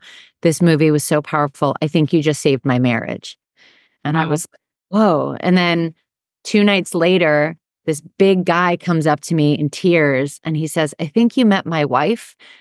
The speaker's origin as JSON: {"language": "English", "region": "New York", "country": "United States", "tie": "born or raised there", "said": "So first of all, I'm from Long Island. I grew up in a really blue collar little town where nobody made movies."}